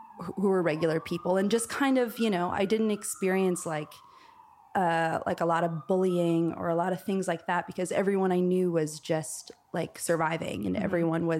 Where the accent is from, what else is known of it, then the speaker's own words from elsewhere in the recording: New York, United States; that's how you know I'm a New Yorker.